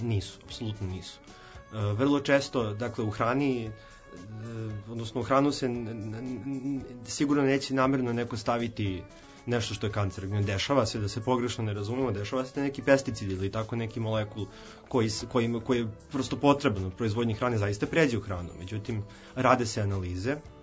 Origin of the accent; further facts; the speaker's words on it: Belgrade, Serbia; kod nas u Srbiji, u Beogradu